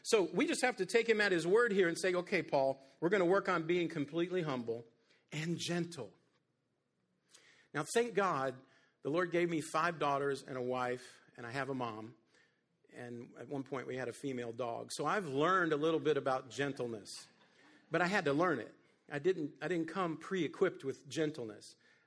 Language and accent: English; Appalachia, United States; Hey, I'm from the Appalachian Mountains, I told you.